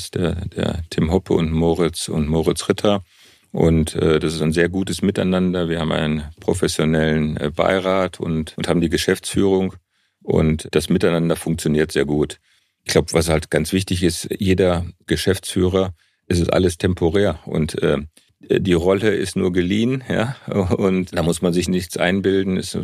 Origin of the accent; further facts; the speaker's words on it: North Rhine-Westphalia, Germany; Ich komme ja auch aus dem Ruhrgebiet.